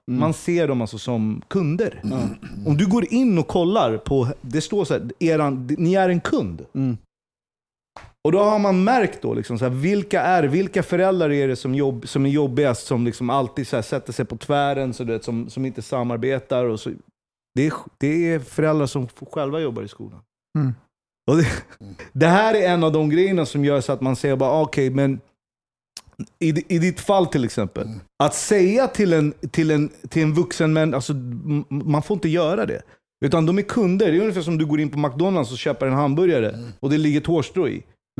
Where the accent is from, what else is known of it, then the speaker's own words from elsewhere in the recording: Hässelby, Stockholm County, Sweden; Fan, jag växte upp i Hässelby.